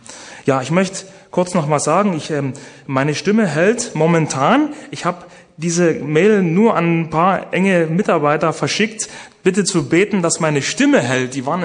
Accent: East Germany, Germany; Ich komme selber aus Ostdeutschland. Ich liebe Ostdeutschland.

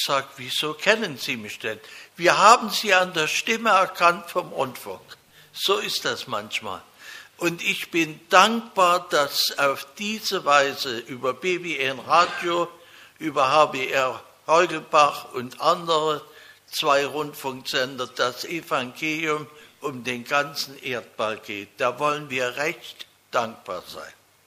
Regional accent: Vielau, Saxony, Germany; born there; also born or lived in Kirchberg; now in Rebesgrün, Germany; Geboren bin ich in Vielau, dann wohnte ich 53 Jahre in Kirchberg.

